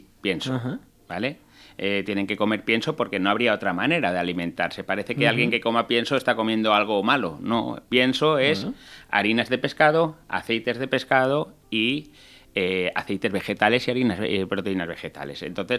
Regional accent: Valencia, Valencian Community, Spain; simplemente soy de aquí de Valencia. Parle Valencia si lo necesitas.

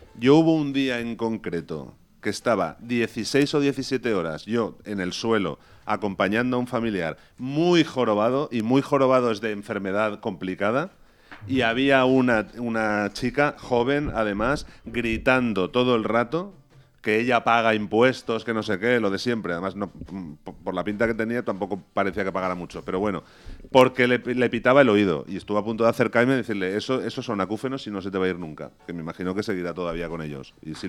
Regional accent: Spain; Qué alegres somos los españoles.

